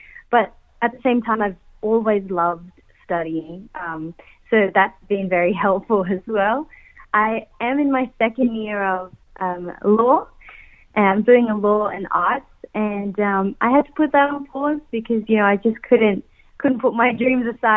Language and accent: English; Philippines; And it means so much for me to stand there as a Filipino girl because of that connection that we all have to the show.